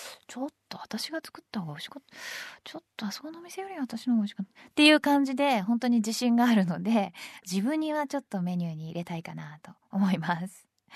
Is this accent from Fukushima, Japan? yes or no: no; Tokyo, Japan; 私ぐらいになってくると東京の中でも埼玉に近いエリアで生まれましたから、もうほぼ埼玉みたいなもんですよ私の地元は。